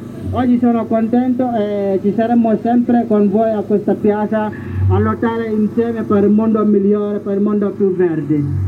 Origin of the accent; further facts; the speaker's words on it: Gambia; Italian is a second language; now in Turin, Italy; vengo dal Gambia.